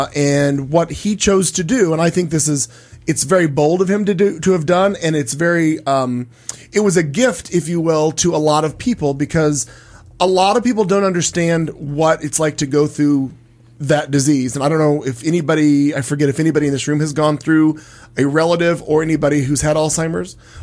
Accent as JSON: {"language": "English", "region": "Midwest", "country": "United States", "tie": "born or raised there", "said": "clearly I grew up in the Midwest, and he was very popular in my youth."}